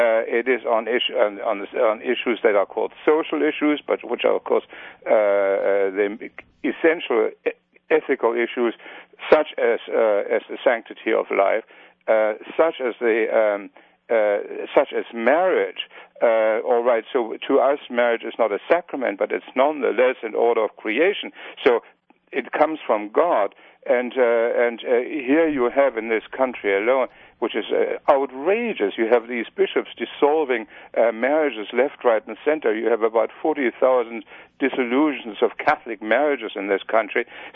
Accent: Germany; if you look at my home country, Germany, he's also appointed liberals to be cardinals.

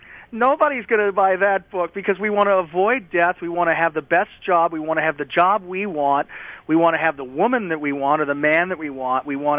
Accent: Louisiana, United States; Sometimes, I'm from Louisiana. I was interested in going back to Louisiana.

